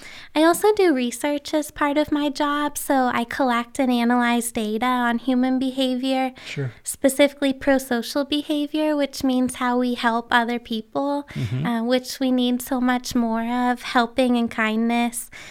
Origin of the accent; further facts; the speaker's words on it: Pennsylvania, United States; I grew up in Western Pennsylvania, so I'm local to the area and have a lot of family around the region.